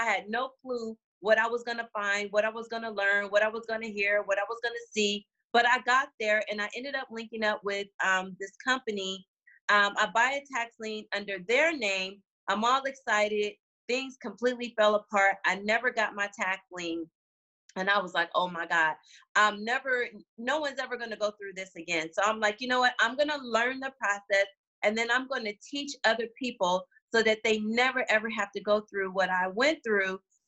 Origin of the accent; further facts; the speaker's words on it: California, United States; also born or lived in Gary, Indiana; So I was born in Gary, Indiana, but I moved to California as a very young child.